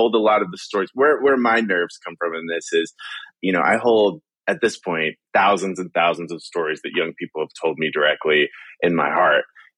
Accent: Lewisburg, West Virginia, United States; I grew up in West Virginia, a little town called Lewisburg.

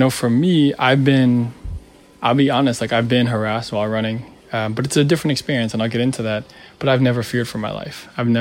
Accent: Philippines; I don't identify as Black or African American. I'm a Filipino man.

